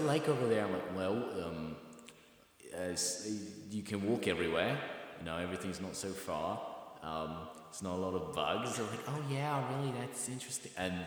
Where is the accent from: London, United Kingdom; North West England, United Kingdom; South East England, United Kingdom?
London, United Kingdom; is that your real accent? I'm like, yeah, that's right, I'm from London.